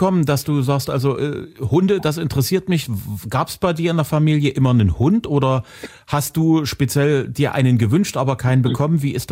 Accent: Zwickau, Saxony, Germany; Du bist auf Tour in meiner Heimatstadt, in Zwickau

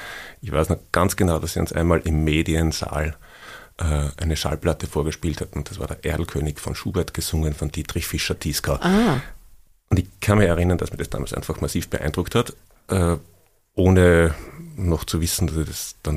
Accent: Oberwölz, Styria, Austria; Ja, es war offensichtlich kalt in Oberwölz und ich habe sehr genossen, das letzte Kind zu sein.

